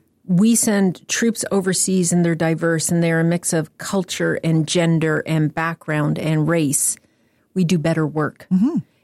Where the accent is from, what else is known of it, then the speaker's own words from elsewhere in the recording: Canada; I'm extraordinarily proud of being Canadian.